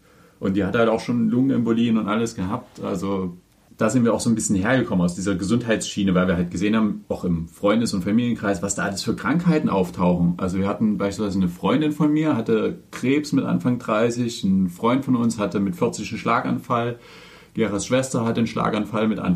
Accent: Dresden, Saxony, Germany; bei meiner Mutter da waren wir jetzt zweimal eine Woche in Dresden, wo ich herkomme, zu Besuch

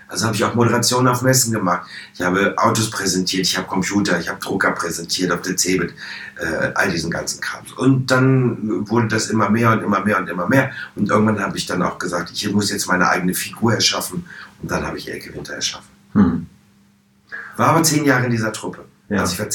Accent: Hanover, Lower Saxony, Germany; Hannover, wo ich groß geworden bin.

